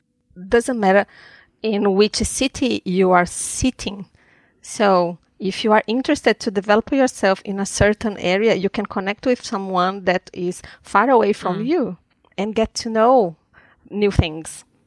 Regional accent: Brazil; English is a second language; now in Sweden; I'm coming from Brazil and here mm-hmm. in Sweden

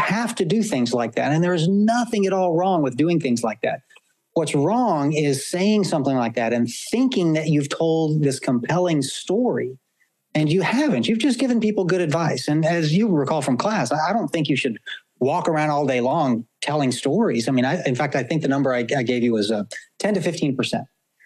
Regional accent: the South, United States; when I was a kid, Josh, growing up in the South, you know, my mom would say … if you don't quit telling stories, I'm going to switch your behind.

